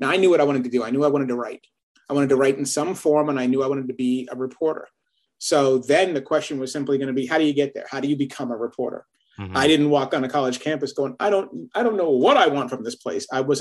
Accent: Boston, Massachusetts, United States; it was good to be in a majority Black environment for one of the first times since I was a kid, since growing up in Boston.

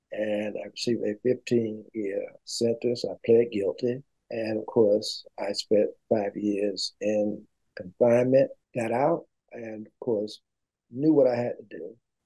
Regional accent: Louisburg, North Carolina, United States; Very small, but actually my hometown was really about 10 miles outside of Lewisburg.

